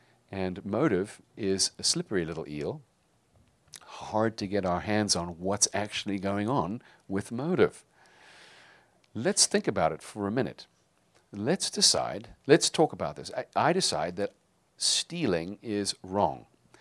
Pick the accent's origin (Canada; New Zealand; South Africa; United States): South Africa; We grew up in South Africa